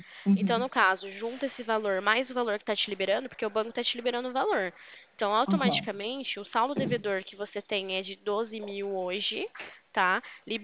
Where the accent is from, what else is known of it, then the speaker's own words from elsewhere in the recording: Limeira, São Paulo, Brazil; Eu sou aqui de Limeira, São Paulo, tá? O meu escritório fica aqui